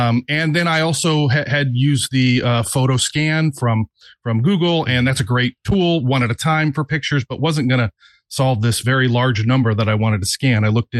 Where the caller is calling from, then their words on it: Buena Park, California, United States; Hi, guys. … from Buena Park.